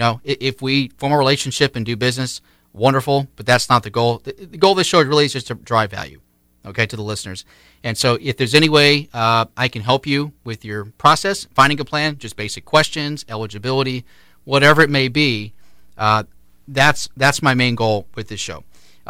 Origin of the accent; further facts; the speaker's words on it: Tampa, Florida, United States; also born or lived in South Carolina; now in Tallahassee, United States; I'm from originally from South Carolina, grew up in Tampa for about 18 years. I just moved to Tallahassee about 2 years ago.